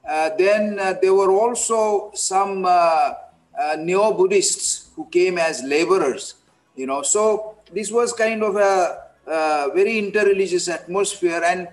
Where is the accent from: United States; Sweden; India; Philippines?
India; first language Marathi; English is a second language; the language I speak, my mother tongue is Marathi, and the culture is pervasive, I would say, Indian, very Indian culture.